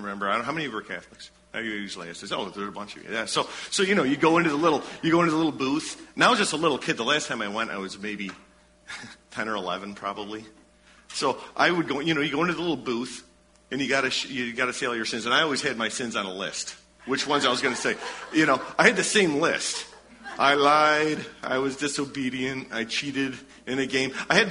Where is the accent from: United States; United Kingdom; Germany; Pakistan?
United States; I mean, as an American and as somebody, as a Christian